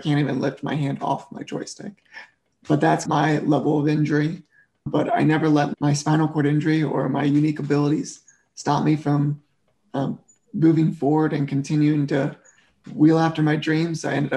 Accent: Maryland, United States; I grew up in Maryland and was an avid tennis player, loved all sports.

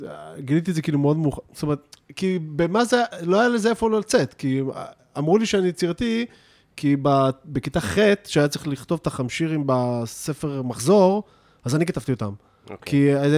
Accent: Givatayim, Tel Aviv District, Israel; נולדתי ביד אליהו, אבל בתכלס, מגיל 4, כשהייתי בן 4, עברנו לגבעתיים.

